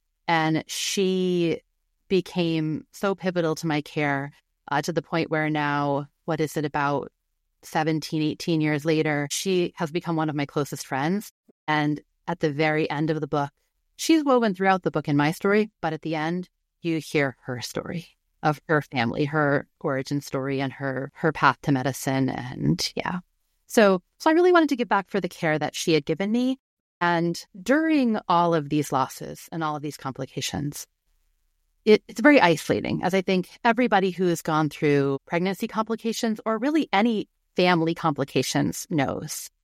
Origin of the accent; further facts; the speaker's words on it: New England, United States; now in Portland, United States; Well, so I've lived in Portland, Oregon for about 20 years now, but I grew up in New England and I've worked in and traveled to all sorts of places.